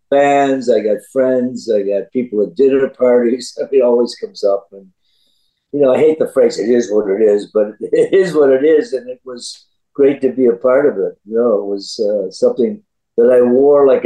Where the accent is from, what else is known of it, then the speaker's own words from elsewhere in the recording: Ottawa, Ontario, Canada; born there; I was born in Ottawa, Canada.